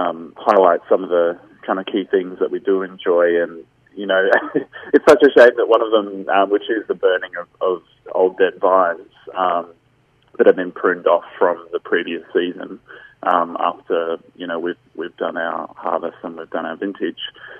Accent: Greenock, South Australia, Australia; now in Adelaide, Australia; I'm based here in the city, but I'm actually from the Barossa originally. So I grew up just on the edge of it on a farm in just out of Greenock.

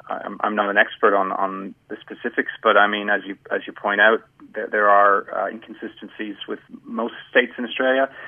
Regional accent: Canada; So I'm from Canada

